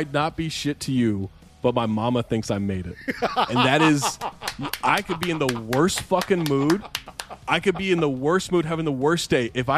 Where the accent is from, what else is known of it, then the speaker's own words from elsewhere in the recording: Sacramento, California, United States; Growing up in Sacramento, and we drive past the school, we stop at like this donut shop down the road